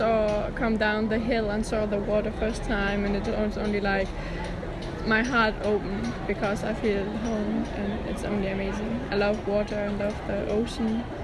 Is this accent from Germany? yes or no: yes; Germany; I'm a girl from Germany. I'm 21. And I'm a student. I live in Germany, but I'm studying in Denmark. Physiotherapy.